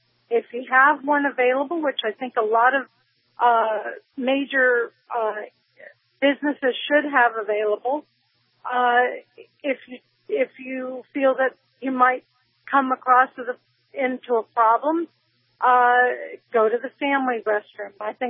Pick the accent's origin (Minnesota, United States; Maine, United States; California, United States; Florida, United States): Florida, United States; Miami; We came from Miami, and my husband is a cross-dresser.